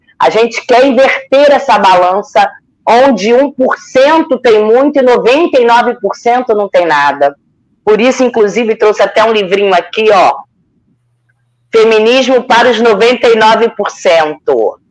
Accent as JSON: {"language": "Portuguese", "region": "Rio de Janeiro", "country": "Brazil", "said": "Eu sou da Zona Norte do Rio, moro aqui do lado do Complexo dos Macacos e vejo isso."}